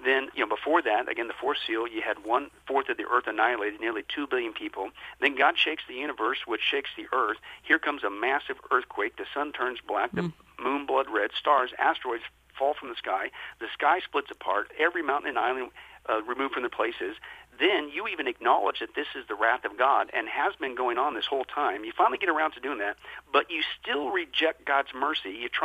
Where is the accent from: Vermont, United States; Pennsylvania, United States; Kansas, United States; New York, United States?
Kansas, United States; when I grew up in the Midwest in Kansas, and of course, being in the Midwest, one of the things you deal with is a tornado.